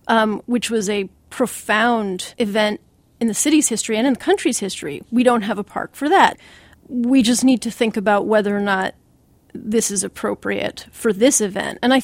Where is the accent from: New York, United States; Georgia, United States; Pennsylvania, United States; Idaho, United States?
Pennsylvania, United States; Philadelphia; I am a native Philadelphian and I'm from Center City, and I say this with all due respect to my fellow Philadelphians